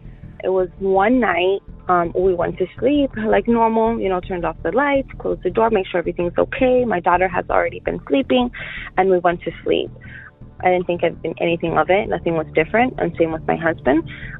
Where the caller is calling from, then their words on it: Miami, Florida, United States; I'm calling from Miami, Florida.